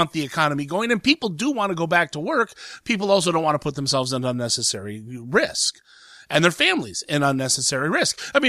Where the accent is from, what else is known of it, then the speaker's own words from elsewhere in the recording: Ohio, United States; like my home state of Ohio